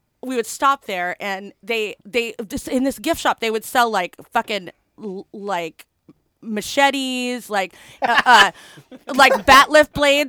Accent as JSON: {"language": "English", "region": "Montana", "country": "United States", "tie": "born or raised there", "said": "I grew up in Montana."}